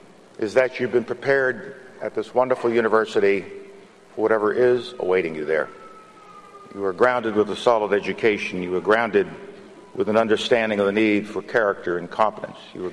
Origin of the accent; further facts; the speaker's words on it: Bronx, New York, United States; when you were a young boy growing up in the Bronx, did you dream that you would become chairman of the Joint Chiefs of Staff